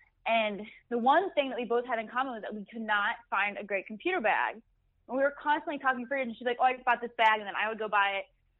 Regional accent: Cleveland, Ohio, United States; also born or lived in Pittsburgh; now in New York, United States; Well, I'm originally from Cleveland.

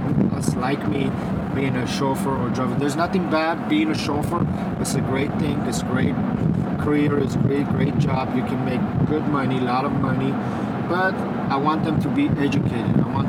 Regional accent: Armenia; I'm Armenian.

